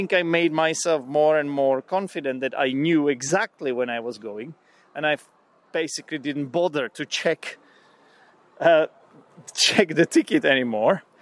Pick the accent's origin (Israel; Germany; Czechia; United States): Czechia; English is a second language; I am from the Czech Republic. It's not the poorest country in the world, but it's also not the richest country in Europe.